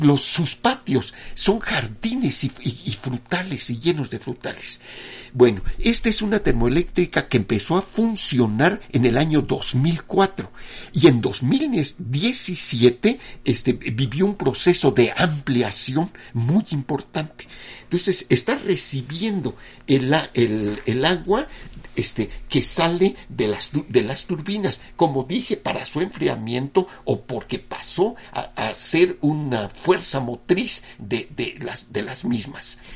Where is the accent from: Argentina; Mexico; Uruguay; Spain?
Mexico; es nuestra obligación como mexicanos conocer nuestros ríos, nuestras montañas, nuestros cultivos, nuestro subsuelo